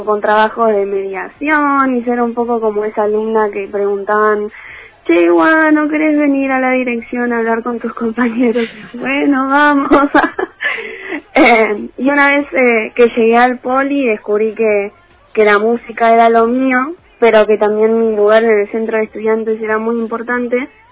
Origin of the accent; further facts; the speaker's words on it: Río Grande, Tierra del Fuego, Argentina; born there; nací acá en Río Grande, más o menos como quinta generación de pueblinos, así que asentados en la isla.